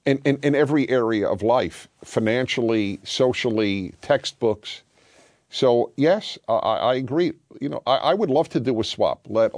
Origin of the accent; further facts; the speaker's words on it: United States; The Armenian American and me, we're American.